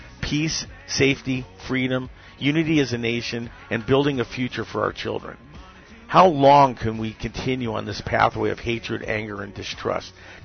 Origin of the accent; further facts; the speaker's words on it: United States; Oh, no. I'm an American.